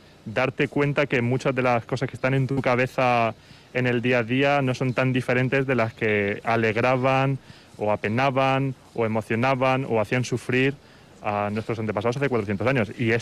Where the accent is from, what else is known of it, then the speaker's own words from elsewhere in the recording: Orcera, Andalusia, Spain; Sí, Orcera es el pueblo de debajo de Segura de la Sierra, que tiene 1.500 habitantes